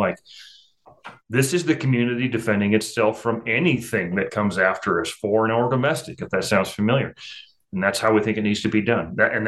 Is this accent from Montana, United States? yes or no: yes; Montana, United States; bad things are happening across the state of Montana, and I'll use my home state for an example